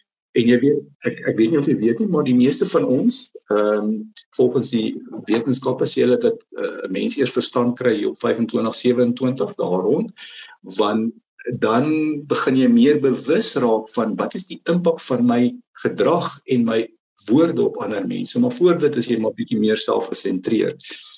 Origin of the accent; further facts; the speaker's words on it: Western Cape, South Africa; ons het in die Kaap groot geword